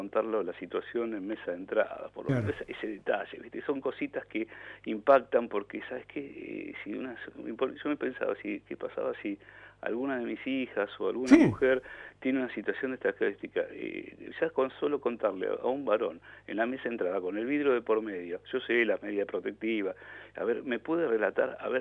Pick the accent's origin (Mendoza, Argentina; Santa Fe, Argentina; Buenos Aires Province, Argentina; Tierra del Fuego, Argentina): Tierra del Fuego, Argentina; Ushuaia; born there; also born or lived in Buenos Aires; yo soy nacido en Ushuaia, pero estuve estudiando en Buenos Aires